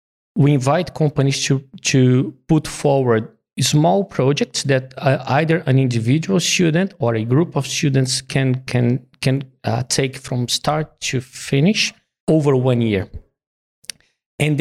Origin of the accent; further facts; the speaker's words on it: Rio de Janeiro, Brazil; English is a second language; moved away as an adult; now in Australia; I'm originally from Brazil, from Rio, did my studies over there, and came to Australia in 2003